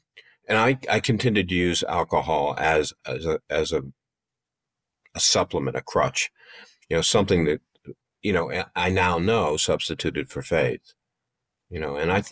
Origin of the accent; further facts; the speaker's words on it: Michigan, United States; an apple orchard that was adjacent to the subdivision I grew up in outside of Detroit.